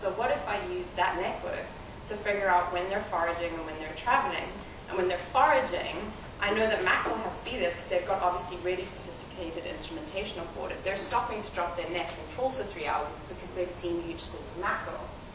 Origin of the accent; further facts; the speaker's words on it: South Africa; and I'm from South Africa